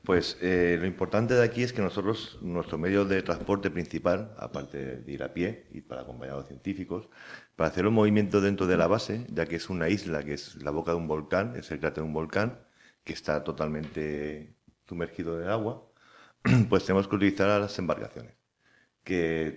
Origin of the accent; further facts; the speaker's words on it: Elche, Valencian Community, Spain; Yo soy de Elche, Alicante